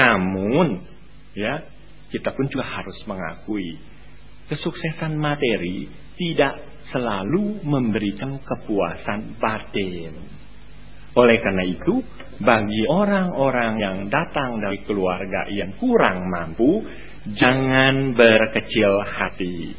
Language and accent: Indonesian; Shanghai, China; moved away; Saya datang dari Shanghai, masa revolusi besar kebudayaan. Saya meninggalkan Shanghai, saya bekerja di sini.